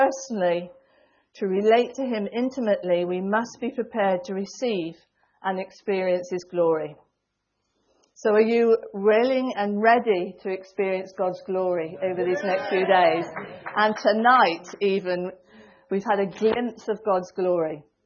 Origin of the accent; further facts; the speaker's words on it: Torquay, South West England, United Kingdom; I come up from Torquay here, but my granny actually came from North Devon.